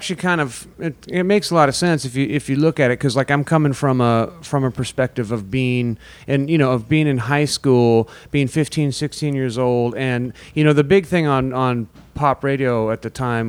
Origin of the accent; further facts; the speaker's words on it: Sacramento, California, United States; Because I'm from Sacramento, and there was more places to play in San Francisco. And you know, Sacramento is just, you know, it's like an hour and a half away.